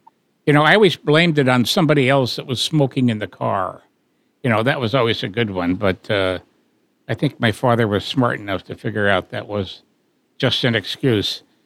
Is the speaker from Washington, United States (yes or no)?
yes; Ellensburg, Washington, United States; Jim and I grew up in Ellensburg, not very far from each other, actually.